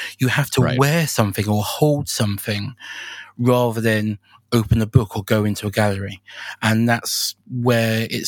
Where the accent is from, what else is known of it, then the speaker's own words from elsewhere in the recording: London, United Kingdom; And I started wandering around in London, in my hometown, photographing with it.